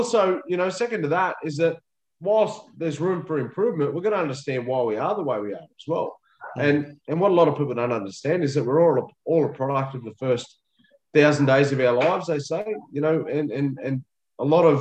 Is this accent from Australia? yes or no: yes; Cowra, New South Wales, Australia; my mum's mob's from Orange, so we're Wiradjuri way, but we all sort of grew up. I grew up in Cowra with my sisters and brother.